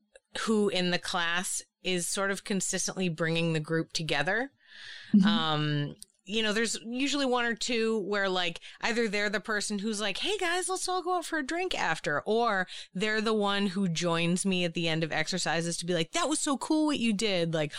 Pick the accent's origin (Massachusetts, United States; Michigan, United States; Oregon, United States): Massachusetts, United States; Boston; accent: Boston; I am from Boston, Massachusetts, which is known to have a pretty rough accent.